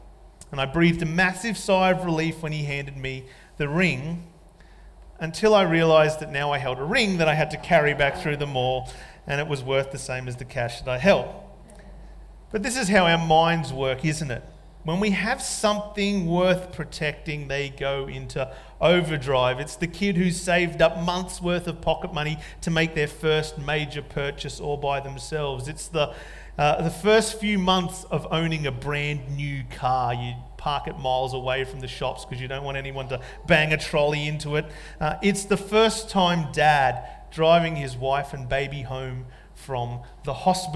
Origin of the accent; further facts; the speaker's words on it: Stradbroke Island, Queensland, Australia; I was the kid from Stradbroke Island.